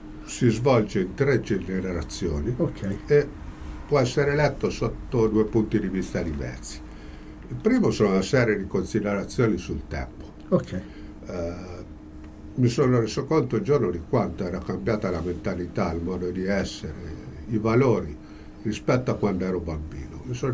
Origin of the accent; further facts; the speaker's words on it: Perugia, Umbria, Italy; A Fontivecchia. Io sono nato e vissuto a Fontivecchia.